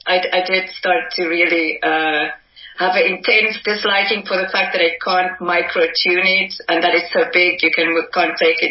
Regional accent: South Africa; moved away as an adult; I'm from South Africa.

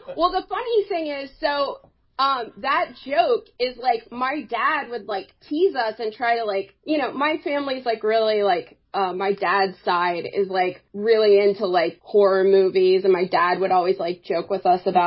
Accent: Bluefield, West Virginia, United States; born there; I was born in Bluefield, West Virginia. And we lived with my great-grandfather.

